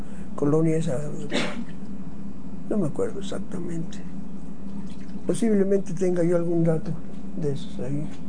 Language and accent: Spanish; Mexico City, Mexico; born there; En Distrito Federal.